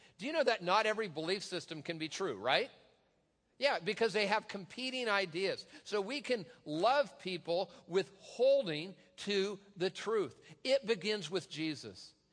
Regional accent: Tacoma, Washington, United States; I was on South Tacoma Way. I've told you before, I'm from Tacoma, please pray for me.

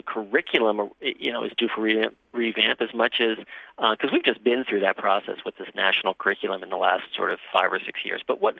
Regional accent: New York, United States; now in Australia; you probably talk about my accent. I'm actually originally from over there, from New York, but I've been in Australia for a better part of a couple of decades.

